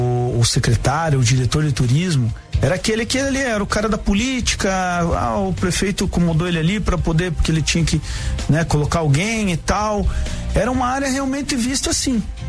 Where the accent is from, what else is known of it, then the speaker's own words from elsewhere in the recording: São José dos Pinhais, Paraná, Brazil; also born or lived in Curitiba; Eu nasci no Hospital São Vicente, em Curitiba, me criei, né? Fui criado ali em São José dos Pinhais, no bairro Afonso Pena. Depois eu fui lá para Piem, para a região Sul-Leste